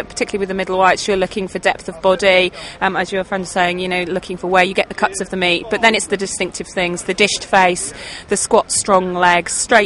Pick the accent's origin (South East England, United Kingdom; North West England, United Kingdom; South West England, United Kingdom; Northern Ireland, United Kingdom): South West England, United Kingdom; I'm from Nansenoy Farm in Cornwall.